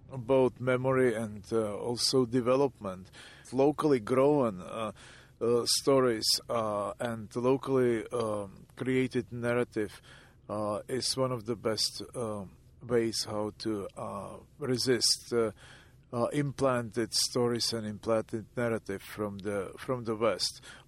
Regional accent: Pilsen, Plzeň Region, Czechia; English is a second language; I was growing up in Pilsen, which was literally 50 kilometers from the border.

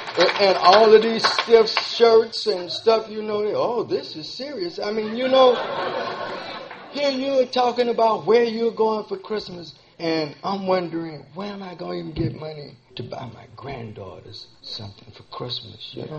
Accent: Chicago, Illinois, United States; I come from Chicago.

